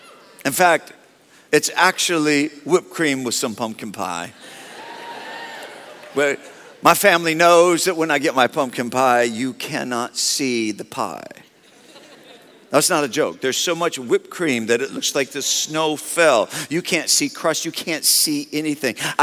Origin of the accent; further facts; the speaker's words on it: Michigan, United States; Love the fact that I grew up in Michigan and that the Detroit Lions play every year on Thanksgiving